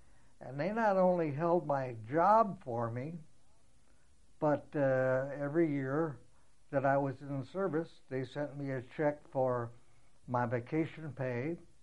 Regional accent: St. Louis, Missouri, United States; born there; I was born here right in St. Louis. And I came back to live here because we liked it.

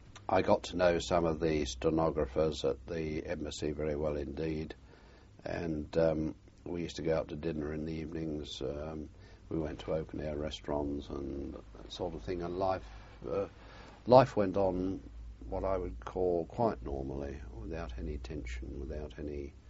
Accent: United Kingdom; in the treatment that they afforded me as a British national going through, they were very difficult in customs

